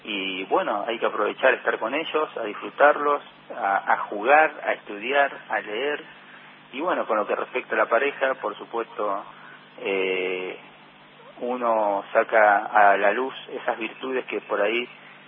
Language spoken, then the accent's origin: Spanish; Argentina; esta situación tan particular que nos toca vivir como argentinos